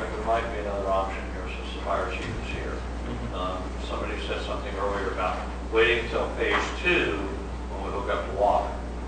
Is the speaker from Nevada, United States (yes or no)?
no; Los Angeles, California, United States; Hey, I'm sorry, I grew up in Los Angeles, so.